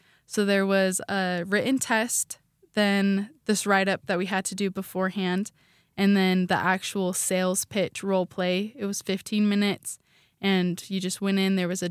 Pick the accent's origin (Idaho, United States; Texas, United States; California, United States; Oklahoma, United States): Idaho, United States; Idaho Falls; Yeah, I am from Idaho Falls, Idaho.